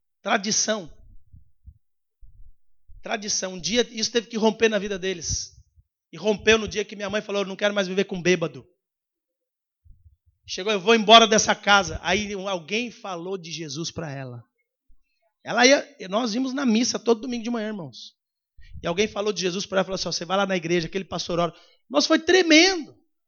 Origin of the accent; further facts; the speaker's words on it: São Paulo, Brazil; born there; Eu nasci em São Paulo. O único da família.